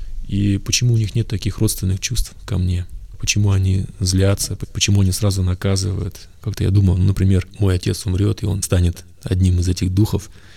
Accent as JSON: {"language": "Russian", "region": "Buryatia", "country": "Russia", "said": "Как любой бурят, я считал, что я буддист, потому что я бурят."}